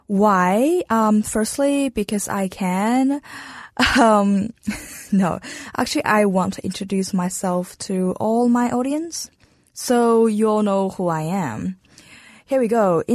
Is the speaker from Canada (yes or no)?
no; China; born there; English is a second language; I'm 23 years old now, and I'm from China. I am half Chinese, half Mongolian. The place I was born is not Beijing, not Shanghai, but somewhere super far, far up the north and west area, aka the desert zone.